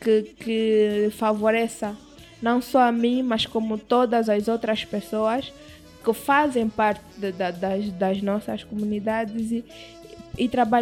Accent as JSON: {"language": "Portuguese", "country": "Angola", "said": "mostrar a nossa essência enquanto africana, enquanto angolana."}